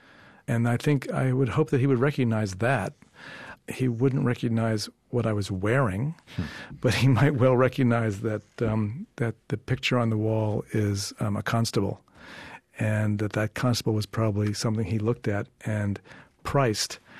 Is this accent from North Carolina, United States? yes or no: no; Bronx, New York, United States; born there; So am I. I was born in the Bronx.